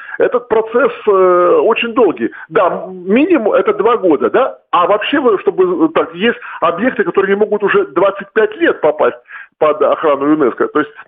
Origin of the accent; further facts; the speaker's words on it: Rostov-on-Don, Rostov Oblast, Russia; все-таки я родом из Ростова-на-Дону, и вот свой родной город.